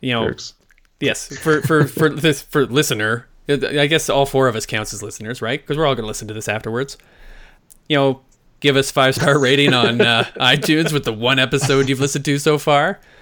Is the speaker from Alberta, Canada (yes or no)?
yes; Airdrie, Alberta, Canada; I guess it's also important to note that we're Canadian.